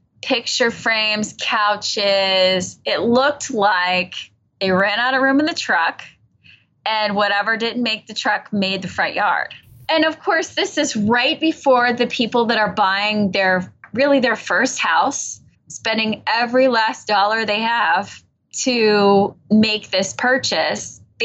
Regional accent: Kentucky, United States; And we work in mostly in Cincinnati, but I'm from Northern Kentucky. So that's right across the river.

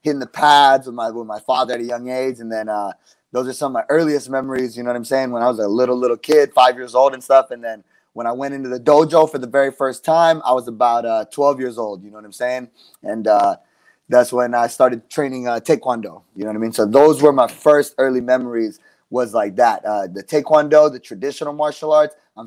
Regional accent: Houston, Texas, United States; Well, yeah, I grew up in Houston, Texas, you know what I mean? Yeah, my mom's family came from the Philippines. My dad's family came from El Salvador. The whole family met here in Houston, you know, that's where I was born, Houston, Texa

